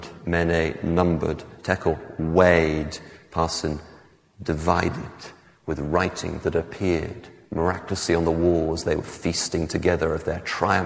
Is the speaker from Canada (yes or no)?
no; England, United Kingdom; Now, you may think it's easy for me to say this as an Englishman. I know, we used to run the world.